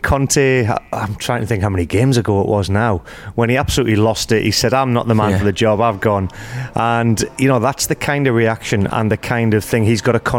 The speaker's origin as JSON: {"language": "English", "town": "Newcastle upon Tyne", "region": "North East England", "country": "United Kingdom", "tie": "born or raised there", "said": "And I was definitely cheering on Newcastle United. It's my hometown"}